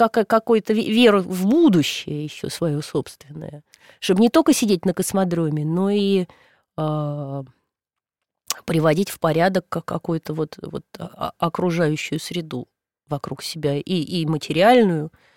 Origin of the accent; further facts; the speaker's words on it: Moscow, Russia; мы горожане сейчас. Вот мы москвичи.